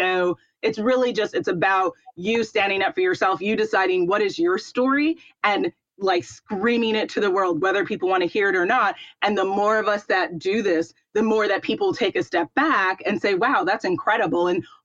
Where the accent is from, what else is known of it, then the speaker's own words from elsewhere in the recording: New York City, New York, United States; So growing up in New York, Manhattan specifically, everyone always says, oh, New York is such a wonderful place.